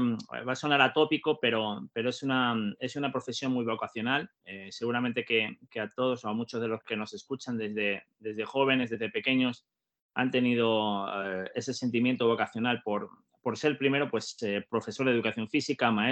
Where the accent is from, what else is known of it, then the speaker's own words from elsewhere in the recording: Arenas de San Pedro, Castile and León, Spain; De ahí me fui formando como jugador en mi pueblo, en Arenas de San Pedro, en un pueblecito de Ávila